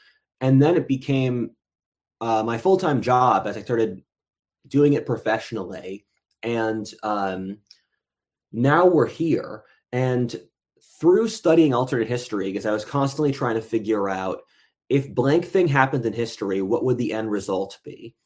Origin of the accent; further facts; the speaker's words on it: Pennsylvania, United States; I'm from Pennsylvania. I'm from an hour outside Philadelphia.